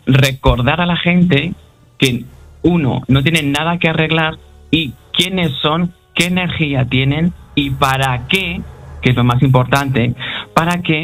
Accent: Madrid, Community of Madrid, Spain; born there; yo soy nacido en Madrid, pero me he venido a vivir a este pueblo y estoy aquí encantado

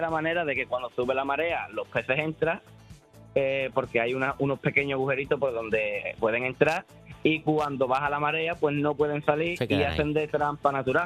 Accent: Chipiona, Andalusia, Spain; Pues mira, mi pueblo es Chipiona.

